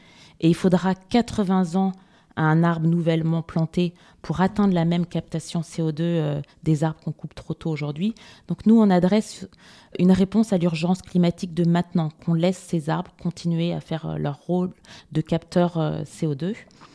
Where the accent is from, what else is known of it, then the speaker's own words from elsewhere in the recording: Centre-Val de Loire, France; born there; Je suis née dans le Berry, c'est pas très loin, entre Bourges et Vierzon, au milieu des belles forêts diversifiées de chênes, entre autres.